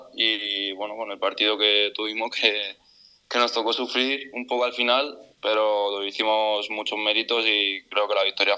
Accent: Orihuela, Valencian Community, Spain; yo empecé desde muy pequeño jugando ahí en Orihuela, mi pueblo, y desde pequeño empecé a destacar rápidamente.

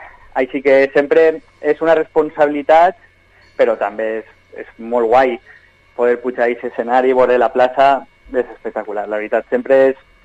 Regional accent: Vila-real, Valencian Community, Spain; perquè al final som de Vila-real, som del poble.

